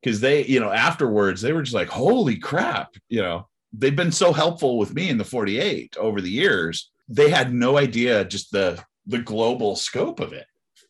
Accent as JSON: {"language": "English", "town": "Seattle", "region": "Washington", "country": "United States", "tie": "born or raised there", "said": "This is, they're in my hometown. You know, I got to make sure they're having a good time."}